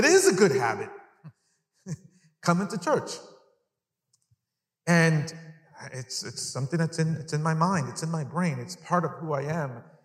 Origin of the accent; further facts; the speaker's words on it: Long Island, New York, United States; So I grew up in New York. Middle school, high school, my brother's here. He's the same thing. And we grew up in Long Island.